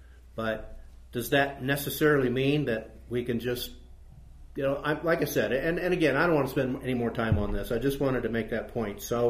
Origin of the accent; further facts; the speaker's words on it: United States; And, of course, I'm from America, so what am I thinking?